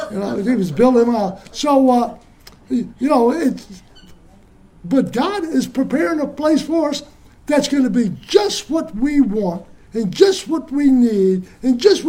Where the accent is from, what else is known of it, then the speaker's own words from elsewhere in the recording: United States; I've traveled quite a bit in my life, in mostly the United States, because I'm an American.